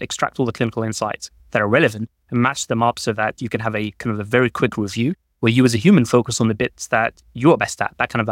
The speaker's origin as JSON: {"language": "English", "region": "London", "country": "United Kingdom", "tie": "born or raised there", "also_born_or_lived": "Libya", "said": "I was born in North Africa, in a place called Libya, actually. And I came to the UK as a migrant when I was young and grew up in London, in North London in particular."}